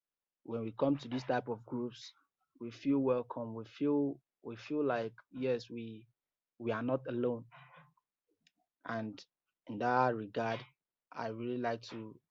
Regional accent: Nigeria; I'm from Nigeria, a country in Africa. I've been an atheist for some times now, like for 3 to 4 years now.

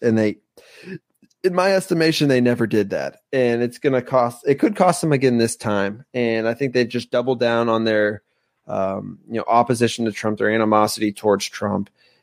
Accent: Ohio, United States; You, obviously, you know, we're both from the Mahoning Valley.

